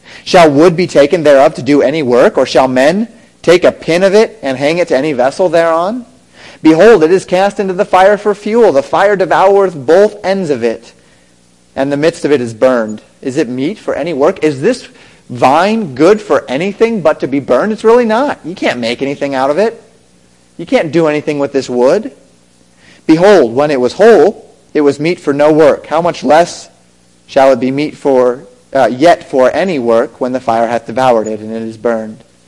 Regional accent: Colorado, United States; I grew up in Colorado. And in Colorado, there are a great number of aspen trees.

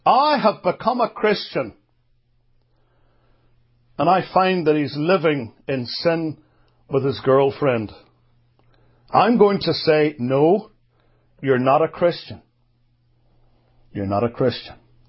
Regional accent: Northern Ireland, United Kingdom; now in United States; quite often you have to take with you what they call here in America a flashlight. And what we called growing up in Ulster, a torch.

